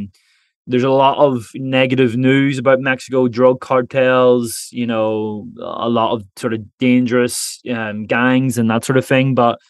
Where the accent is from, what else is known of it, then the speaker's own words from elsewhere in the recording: Ireland; And because I'm an Irishman, trying to speak Spanish, they were just overwhelmed with happiness.